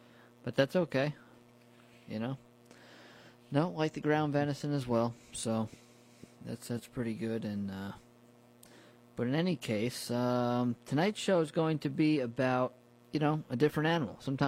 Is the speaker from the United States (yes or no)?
yes; New Paltz, New York, United States; Where I grew up in New Paltz, in that part of New York State, it's legal to trap them.